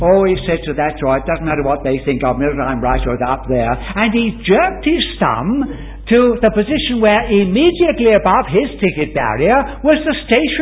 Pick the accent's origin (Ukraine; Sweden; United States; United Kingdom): United Kingdom; Croydon, London; I come from Croydon, which is the most southerly point of the vast Greater London area